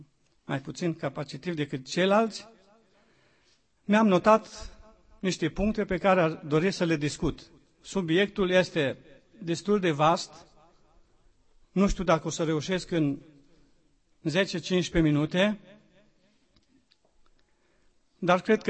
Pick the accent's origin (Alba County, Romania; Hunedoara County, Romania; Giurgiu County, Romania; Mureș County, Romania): Hunedoara County, Romania; Deva; sunt din Deva, sunt pentru a doua oară că am venit aici în Sânt Petru.